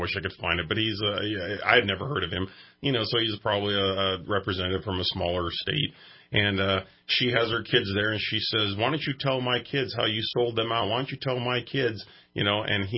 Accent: United States; It's because I'm an American and Trump's an American.

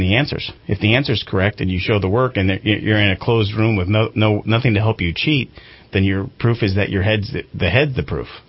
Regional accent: Redding, California, United States; I grew up here in Redding in the late 70s.

